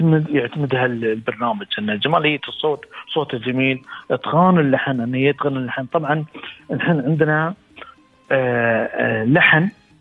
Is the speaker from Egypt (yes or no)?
no; United Arab Emirates